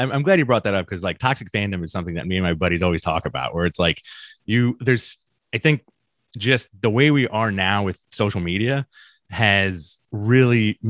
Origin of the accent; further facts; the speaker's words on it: Queens, New York, United States; I grew up in Queens, New York. I've grown up with every shade of person, every identity under the sun.